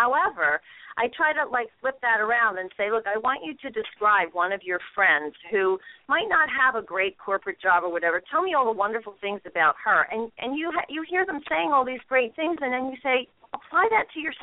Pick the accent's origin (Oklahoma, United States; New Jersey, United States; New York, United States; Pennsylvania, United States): Pennsylvania, United States; Philadelphia; I was raised in Northeast Philly. I was a good little Catholic girl, and the last thing you ever did was blow your own horn.